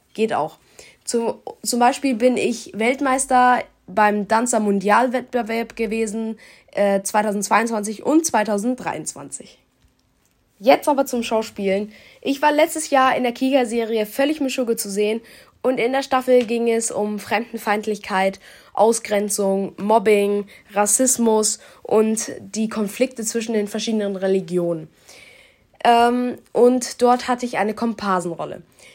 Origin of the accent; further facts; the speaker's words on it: Munich, Bavaria, Germany; also born or lived in Norway; ich bin 14 Jahre alt und ich komme aus München. Ich habe 8 Jahre meines Lebens in Norwegen verbracht